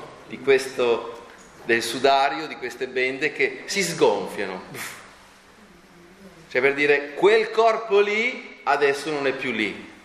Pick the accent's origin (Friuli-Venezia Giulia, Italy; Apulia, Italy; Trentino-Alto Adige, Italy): Apulia, Italy; Lecce; Sono un leccese